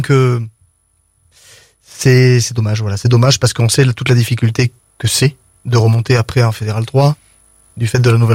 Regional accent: Mauriac, Auvergne-Rhône-Alpes, France; Moi, je viens un peu de Mauriac

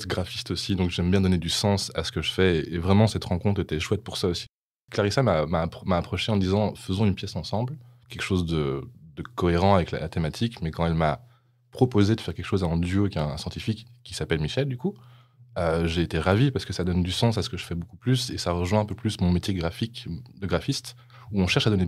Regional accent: Belgium; tout l'aspect culturel en tant que Belge, toutes les choses qu'on aime en tant que Belge

